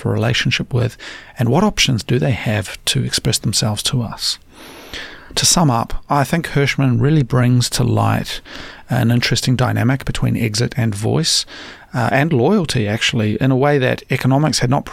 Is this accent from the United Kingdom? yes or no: no; New Zealand; the brain drain from my home country of New Zealand, where talented people are leaving